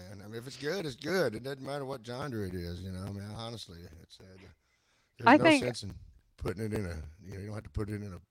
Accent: Athens, Texas, United States; I moved to Dallas, Texas. I'm from Athens, Texas, so I moved out to Dallas, Texas

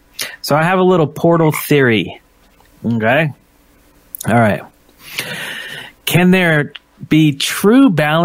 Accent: Arkansas, United States; born there; Because I was born in Arkansas, there's nothing in Arkansas.

